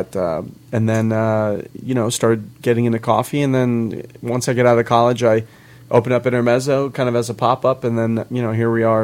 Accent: Florida, United States; Well, I've been here for like 10 years, but I grew up in Central Florida, technically.

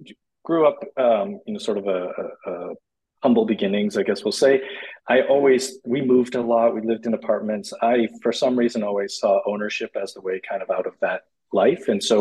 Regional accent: Massachusetts, United States; now in Los Angeles, United States; So I grew up in Massachusetts. I did not want to work outside in the cold for the rest of my life

